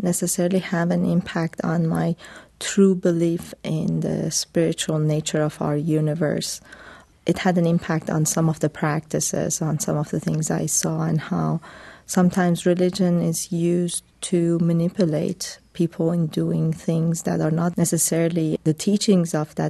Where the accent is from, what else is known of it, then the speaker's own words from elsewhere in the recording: Iran; English is a second language; I wanted to make sure that I showed that I came from Iran